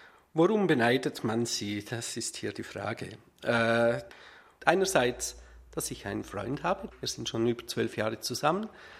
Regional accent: Liechtenstein; now in Switzerland; Ich komme ursprünglich nicht mal aus der Schweiz. Ich bin Liechtensteiner und habe mich einbürgern lassen, das heißt, ich bin ein Wahlschweizer

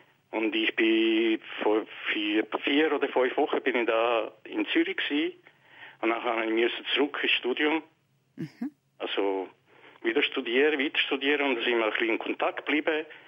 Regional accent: Sarajevo, Federation of Bosnia and Herzegovina, Bosnia & Herzegovina; Ursprünglich komme ich von Ex-Jugoslawien, also genau von Sarajevo.

